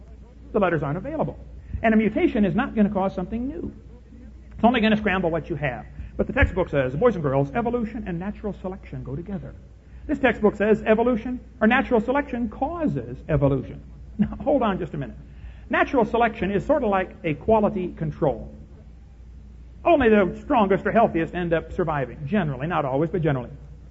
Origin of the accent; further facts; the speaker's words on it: Illinois, United States; I come from Illinois, corn country.